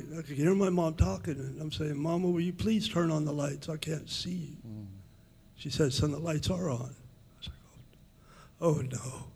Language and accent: English; California, United States; I grew up in the South Sacramento County and went to school here and did everything here.